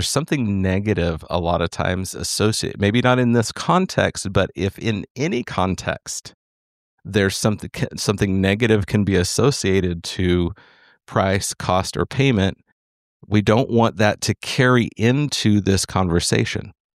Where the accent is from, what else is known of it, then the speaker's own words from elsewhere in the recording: Texas, United States; because of course I'm from Texas.